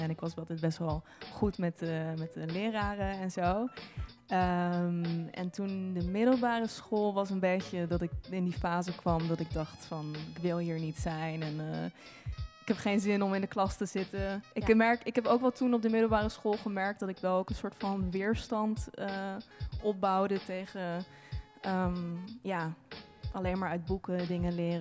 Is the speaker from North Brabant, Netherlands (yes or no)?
no; Reeuwijk, South Holland, Netherlands; Ik omschrijf het altijd als gras en koeien. Want het is niet veel meer dan dat.